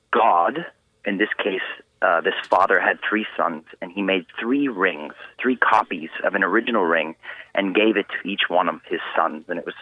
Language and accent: English; Munster, Indiana, United States; So I was raised in Munster, Indiana.